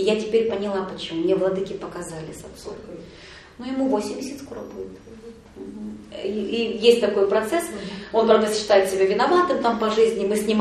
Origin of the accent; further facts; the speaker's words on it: Novosibirsk, Novosibirsk Oblast, Russia; я из Новосибирска, я 4 раза в год только туда приезжаю.